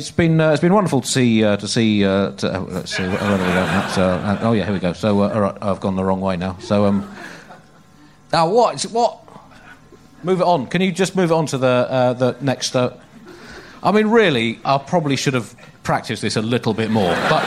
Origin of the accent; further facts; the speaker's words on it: United Kingdom; now in Australia; speaking as a British person